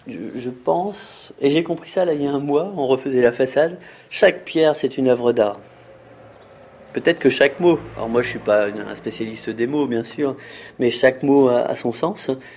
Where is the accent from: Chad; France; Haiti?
France; Moi, je viens du Perche.